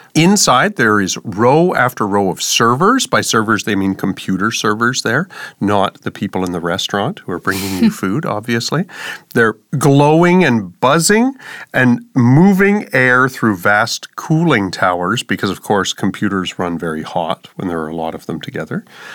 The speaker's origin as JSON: {"language": "English", "country": "Canada", "said": "Maybe it's because I'm Canadian. I always say NASA"}